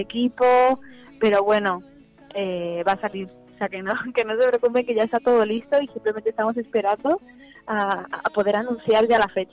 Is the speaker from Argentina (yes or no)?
no; Seville, Andalusia, Spain; yo ya estoy aquí, mi tierra, que soy de Sevilla.